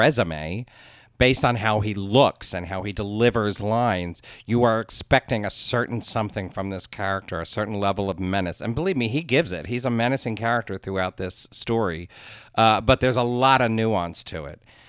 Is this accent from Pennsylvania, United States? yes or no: yes; Philadelphia, Pennsylvania, United States; accent: Philadelphia; I'm so aware of my Philadelphia accent that I have to be careful that I'm saying this correctly.